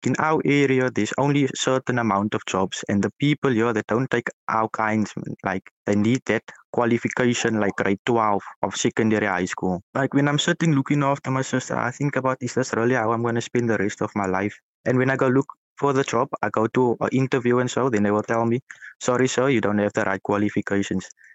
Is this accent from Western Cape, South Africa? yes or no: yes; Cape Town, Western Cape, South Africa; So I'm from Cape Town in South Africa.